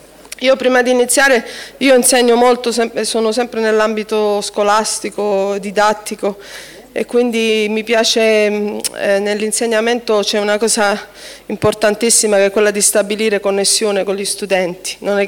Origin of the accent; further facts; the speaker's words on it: Taranto, Apulia, Italy; born there; moved away as an adult; italiana pura sangue, da tutti e due italiani i miei genitori. Sono nata a Taranto 50 anni fa, ho fatto 50 anni a ottobre scorso.